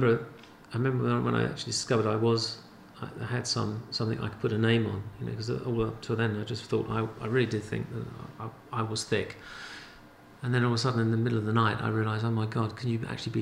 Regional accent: Kentish Town, London, United Kingdom; I was born in Camden Town. So I grew up all around Parliament Hill Fields and Kentish Town, and that whole area. And then later on we moved, probably when I was about 9, St Albans Villas, which is up by Parliament Hill Fields.

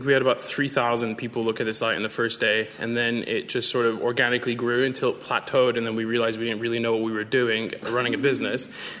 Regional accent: London, United Kingdom; also born or lived in Los Angeles; despite the accent, I'm from London, grew up between both Los Angeles and London, so I had a feel of both kind of upbringings. And when I moved back to London

